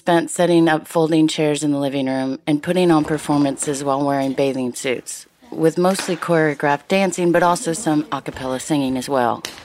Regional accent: Kankakee, Illinois, United States; now in Alabama, United States; I currently reside in northwestern Alabama, and I was born outside of Chicago in a small town called Kankakee, Illinois.

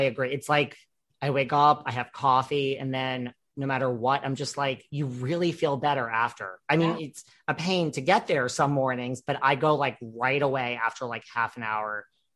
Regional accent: New York, United States; I'm such a New Yorker.

